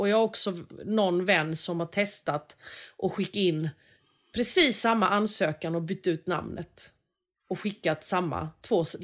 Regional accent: Sweden; trots mitt efternamn så kan jag liksom, så pratar jag svenska och jag är svensk.

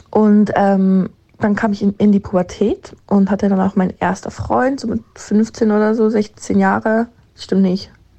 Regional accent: Switzerland; ich komme aus der Schweiz. Und ich bin in einem Haus aufgewachsen

